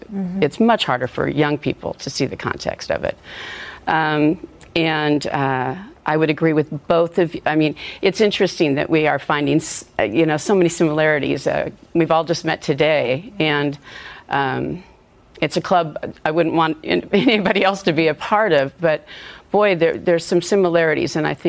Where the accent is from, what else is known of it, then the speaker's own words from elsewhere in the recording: California, United States; now in Chattanooga, United States; We're from California, and when we came back to the U.S., we decided to move to Chattanooga because we had some family members there.